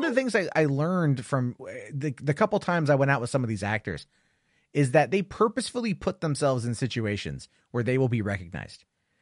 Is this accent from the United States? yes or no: yes; San Diego, California, United States; Because the thing is, like, I'm from San Diego. I lived there for 15 years.